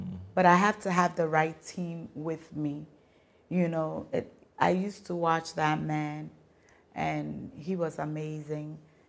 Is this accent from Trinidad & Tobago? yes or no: no; Ghana; growing up in Ghana, when Rawlings was in power, the streets were safer.